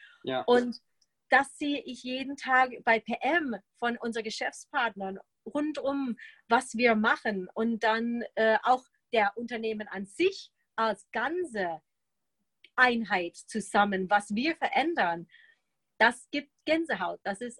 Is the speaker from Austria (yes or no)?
no; United States; German is a second language; ich sage mal auf mein gut Deutsch als Amerikanerin